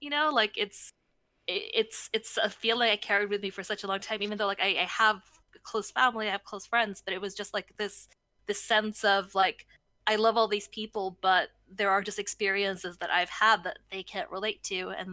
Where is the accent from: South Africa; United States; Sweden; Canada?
Sweden; I am this color, and I grew up in Sweden. I grew up in a country where most people don't look like me